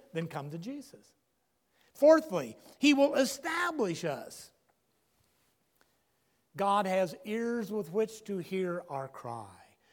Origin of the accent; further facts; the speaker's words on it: Iowa, United States; several hours south of where I grew up in Iowa